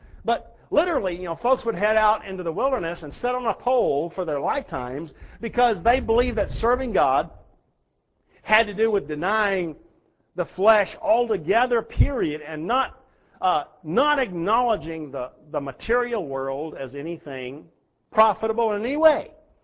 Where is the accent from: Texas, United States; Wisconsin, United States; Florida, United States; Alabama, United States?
Texas, United States; born or raised there